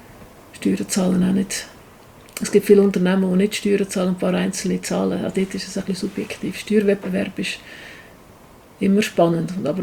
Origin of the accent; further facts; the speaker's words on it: Switzerland; mir als Schweizer ein funktionierendes Gesundheitswesen zu haben, das muss doch noch unser Anspruch sein.